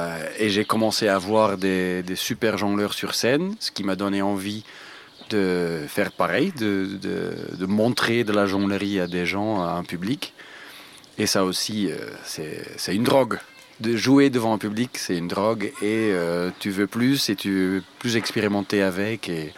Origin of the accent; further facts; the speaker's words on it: Belgium; Je suis jongleur, je suis belge.